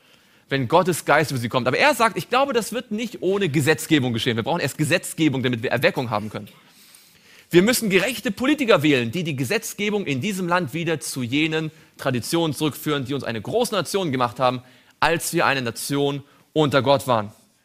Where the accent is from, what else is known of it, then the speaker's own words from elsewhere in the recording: East Germany, Germany; Ich komme auch aus dem Osten.